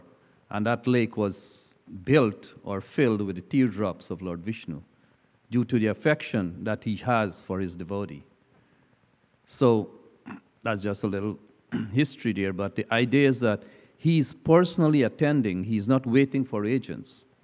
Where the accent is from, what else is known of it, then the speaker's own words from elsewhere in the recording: Guyana; I know when I was growing up in Guyana in those days, those things were also happening